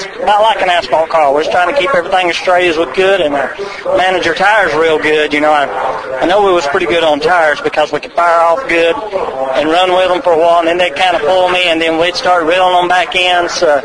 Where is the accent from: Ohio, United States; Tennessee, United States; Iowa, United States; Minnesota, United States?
Tennessee, United States; Newport; Newport, Tennessee.